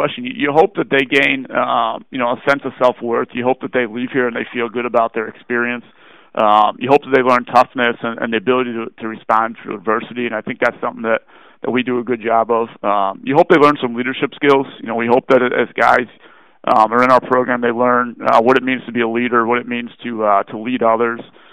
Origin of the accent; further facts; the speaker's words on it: Chicago, Illinois, United States; I grew up Irish Catholic in the Chicagoland area, so I was and am a diehard Notre Dame fan.